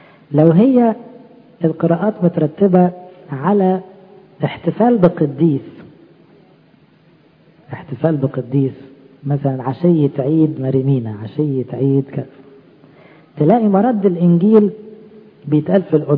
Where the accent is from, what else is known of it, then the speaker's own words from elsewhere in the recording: Egypt; احنا كشعب مصري لينا مواسم في المناخ